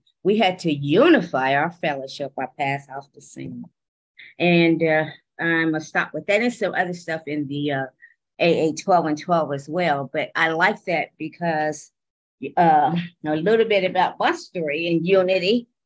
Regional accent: Ohio, United States; I'm from Ohio

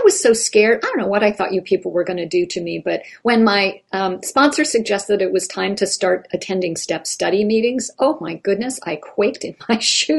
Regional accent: New England, United States; now in North Carolina, United States; and I moved here from New England to North Carolina

